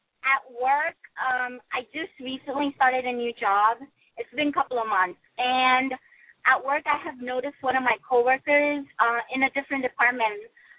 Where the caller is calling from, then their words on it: Massachusetts, United States; Hi. I'm calling from Massachusetts